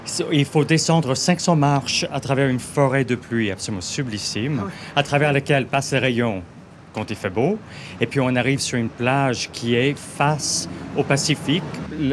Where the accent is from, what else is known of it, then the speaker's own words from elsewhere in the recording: Canada; Oui, Canada.